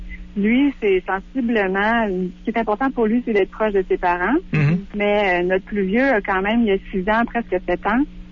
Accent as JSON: {"language": "French", "region": "Quebec", "country": "Canada", "lives_now": "United States", "said": "il y a un style qui nous ressemble plus en tant que Québécois."}